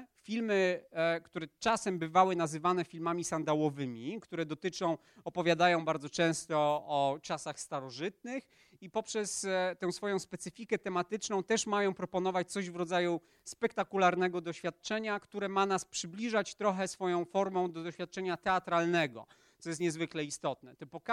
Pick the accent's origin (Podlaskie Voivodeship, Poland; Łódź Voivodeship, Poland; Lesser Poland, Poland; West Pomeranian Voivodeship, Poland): Łódź Voivodeship, Poland; Łódź; Ja jestem z Łodzi.